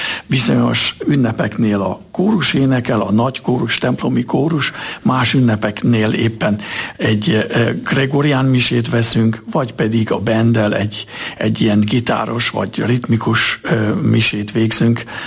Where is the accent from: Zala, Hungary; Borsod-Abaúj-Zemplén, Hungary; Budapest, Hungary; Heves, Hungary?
Budapest, Hungary; Újpest; ahol a mi családunk Újpesten lakott, én ott nőttem fel, és ott kértek meg már 14 évesen a kántori szolgálatra